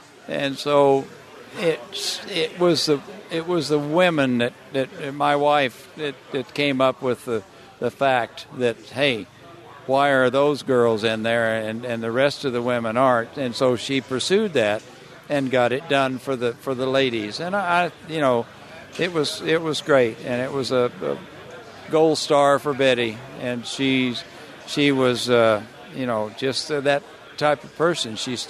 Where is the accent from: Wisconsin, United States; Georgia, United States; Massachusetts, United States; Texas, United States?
Texas, United States; River Oaks; But I was in a hot rod club in River Oaks, Texas, where I live, a suburb of Fort Worth.